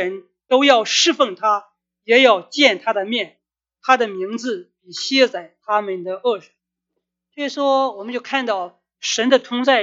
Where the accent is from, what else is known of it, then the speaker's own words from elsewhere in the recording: China; now in United States; 我们都来到了美国。作为一个中国人来说，我们是散居人口，散居人口，散居到美国